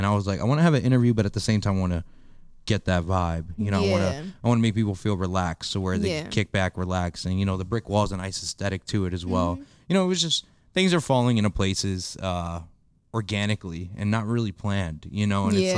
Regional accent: Pennsylvania, United States; Like, I am from the Poconos. I was born there. Okay. But I've been there since the second grade.

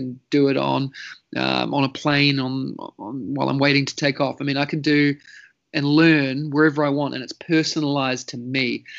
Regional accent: New Zealand; moved away as an adult; now in Singapore; I'm from New Zealand, as you can maybe tell from the accent. Been in Singapore now for almost 8 years. I am New Zealand born and raised.

